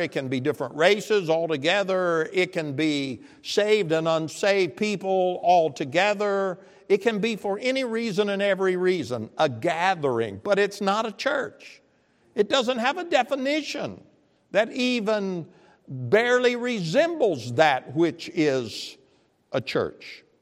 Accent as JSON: {"language": "English", "region": "Arkansas", "country": "United States", "said": "I'm from Arkansas."}